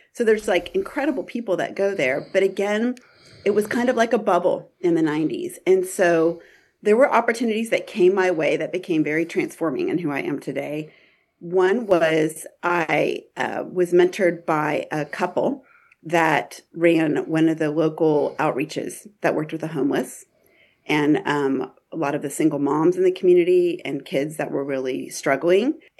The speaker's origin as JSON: {"language": "English", "region": "Texas", "country": "United States", "tie": "born or raised there", "said": "Well, I grew up in Texas, outside of Houston, actually in a very suburban, white, upper middle class community."}